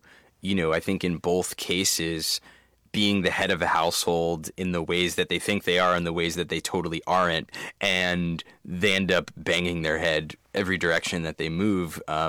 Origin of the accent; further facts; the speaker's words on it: New Jersey, United States; Yeah, I mean, I grew up in New Jersey, and it was, there was this like burgeoning emo rock scene